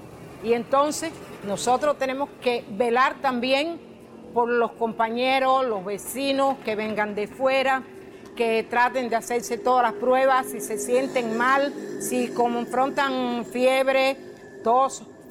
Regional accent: Cuba; Al final somos cubanos todos.

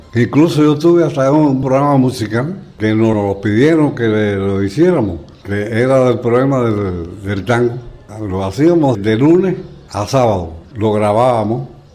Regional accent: Roa, Cienfuegos, Cuba; Yo no quería dejar el terruño. Yo nací, me crié y me retiré en Roa.

